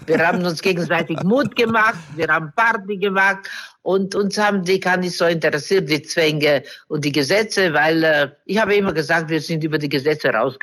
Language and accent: German; Romania; born there; German is a second language; Okay, also ich bin in Rumänien geboren und in eine kleine Provinzstadt.